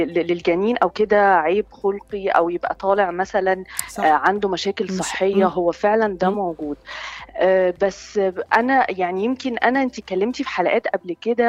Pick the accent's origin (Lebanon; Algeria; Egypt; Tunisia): Egypt; إحنا كلنا ناقصنا كلنا كمصريين أو كعرب إن فكرة اللمة